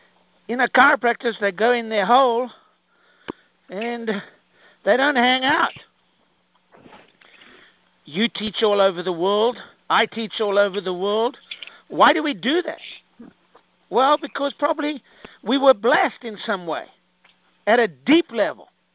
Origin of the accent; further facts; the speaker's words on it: Spartanburg, South Carolina, United States; I grew up in South Carolina. I go, South Carolina, Spartanburg. Yeah, I grew up there.